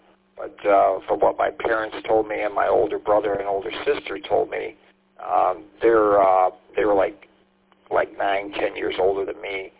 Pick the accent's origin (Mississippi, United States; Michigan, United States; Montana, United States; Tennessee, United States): Michigan, United States; St. Clair Shores; growing up in St. Clair Shores, we went through that area of Cass and Grosbeck